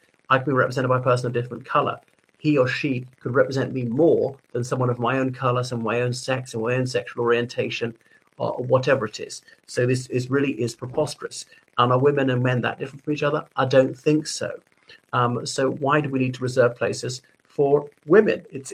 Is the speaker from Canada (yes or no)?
no; Ireland; from Ireland.